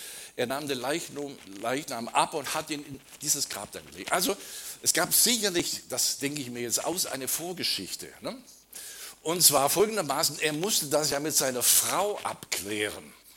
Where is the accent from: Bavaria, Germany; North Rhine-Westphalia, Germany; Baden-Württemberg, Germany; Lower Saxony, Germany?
Baden-Württemberg, Germany; now in Darmstadt area, Germany; komme aus der Gegend von Darmstadt, nicht ursprünglich, dann komme ich aus dem Schwäbischen, Köppingen. Bin in Rente